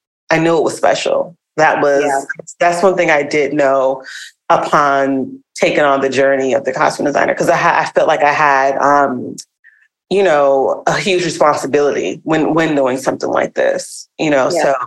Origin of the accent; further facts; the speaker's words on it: Washington, District of Columbia, United States; now in Los Angeles, United States; I am a Nigerian American, born and raised in DC, and first generation American. I am a costume designer here in Los Angeles, California.